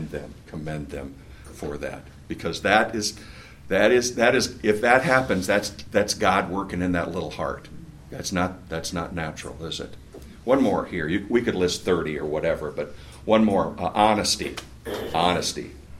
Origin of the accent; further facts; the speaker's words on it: Wisconsin, United States; I grew up in Wisconsin, farming community.